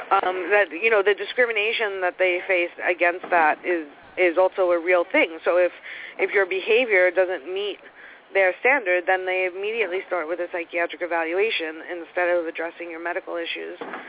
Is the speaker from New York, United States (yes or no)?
yes; New York City, New York, United States; As a New Yorker, you know, there's a wealth of problems in this system that we've got